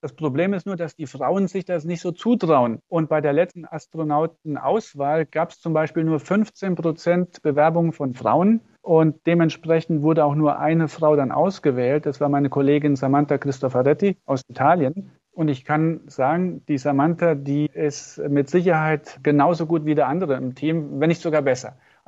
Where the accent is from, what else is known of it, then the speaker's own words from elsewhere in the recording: Gronig, Saarland, Germany; Aber ich komme aus dem Dorf Gronich und das sieht man ganz schön an dem Momberg, an dem Denkmal oben auf dem Berg.